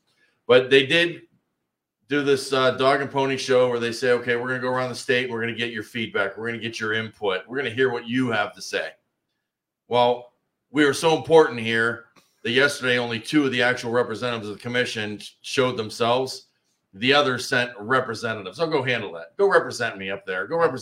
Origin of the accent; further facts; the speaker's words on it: Youngstown, Ohio, United States; now in Cortland, United States; I'm from Youngstown. I went to Cardinal Mooney High School, but I live in Trumbull County now.